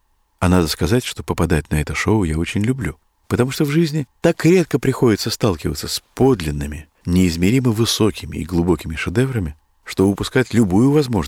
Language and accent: Russian; Russia; я горжусь тем, что я тоже из России.